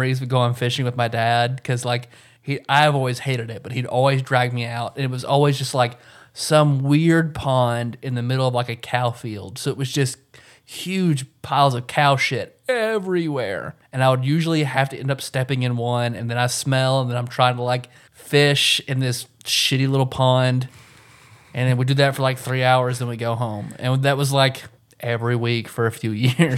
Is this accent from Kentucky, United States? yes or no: yes; Kentucky, United States; You could tell we're from Kentucky because every one of us said fishing.